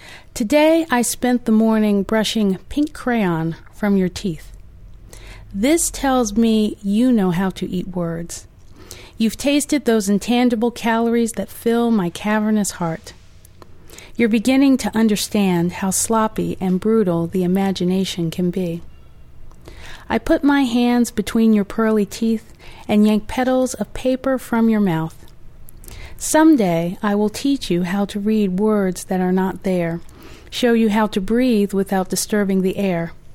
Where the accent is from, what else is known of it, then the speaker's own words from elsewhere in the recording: Virginia, United States; But, you know, I'm from Virginia, so I love food and I love writing about food, and it really does remind me of home.